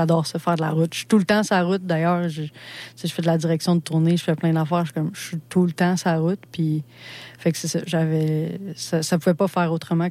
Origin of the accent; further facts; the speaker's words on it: Sherbrooke, Quebec, Canada; moi, je viens de Sherbrooke, puis j'ai grandi avec une mère monoparentale de 3 enfants